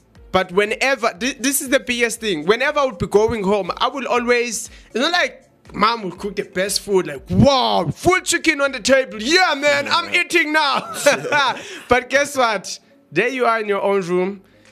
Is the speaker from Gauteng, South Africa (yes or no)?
yes; Johannesburg, Gauteng, South Africa; Yeah, again, Musa … we are from Johannesburg in South Africa.